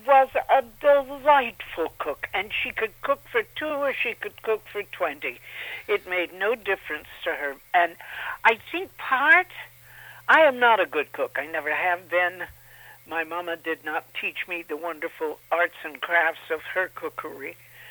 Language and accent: English; Los Angeles, California, United States; also born or lived in El Paso, Texas; I grew up in Los Angeles. My family moved there in the 30s during the Depression. And we came from Texas, from El Paso.